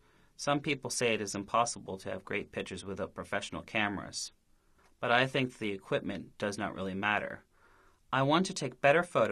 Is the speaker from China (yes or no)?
yes; Beijing, China; The Summer Olympics were also held in Beijing in 2008, so this is the second time. I am really proud of my hometown, and I hope it will become better in the future.